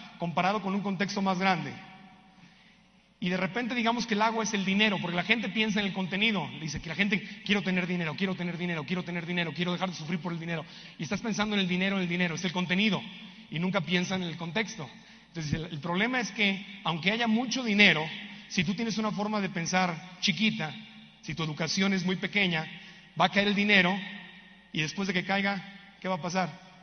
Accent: Tijuana, Baja California, Mexico; born there; yo nací en la frontera entre un país rico y un país pobre. Yo nací en Tijuana, Baja California.

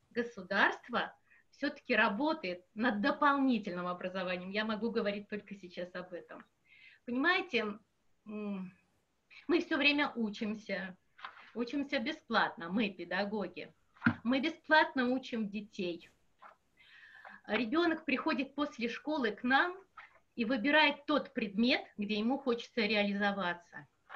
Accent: Pskov Oblast, Russia; born there; Я родилась в Псковской области, город Ног, где сейчас нахожусь.

